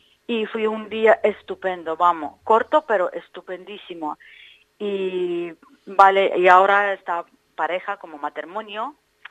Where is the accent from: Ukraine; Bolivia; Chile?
Ukraine; Western Ukraine; Spanish is a second language; Sí, somos de parte, bueno, estamos más cerca de Polonia, como en zona más tranquila.